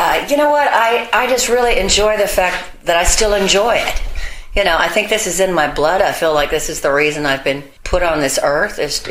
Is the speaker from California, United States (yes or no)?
yes; California, United States; I came from California, and I was a teenager